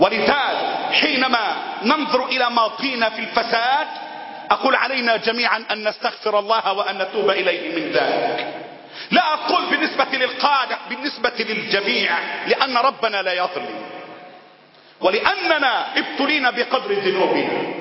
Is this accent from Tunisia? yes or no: no; Egypt